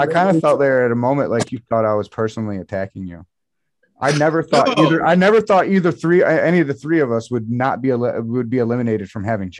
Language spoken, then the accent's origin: English; North Carolina, United States; Listen, I'm from Robinson County, North Carolina, and it's a little weird.